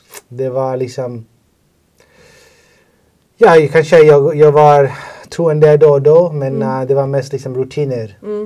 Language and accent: Swedish; New York City, New York, United States; Swedish is a second language; moved away as an adult; also born or lived in Bangladesh / Virginia; now in Stockholm, Sweden; Jag är född i Bangladesh och sen mina föräldrar flyttade till USA när jag var 8. Och jag växte upp i New York City. Och fick plugga college i Virginia.